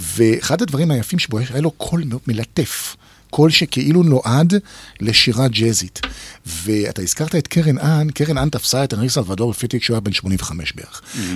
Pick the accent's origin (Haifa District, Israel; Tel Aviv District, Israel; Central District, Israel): Haifa District, Israel; Haifa; גדלתי בחיפה, היו שם חנויות טובות, אבל לקח המון זמן למצוא אותם.